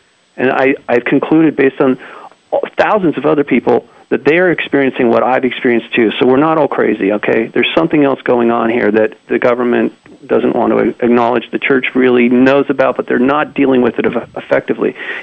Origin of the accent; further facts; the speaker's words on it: United States; I'm a normal human American. I was born and raised in America, and I never read any of this stuff.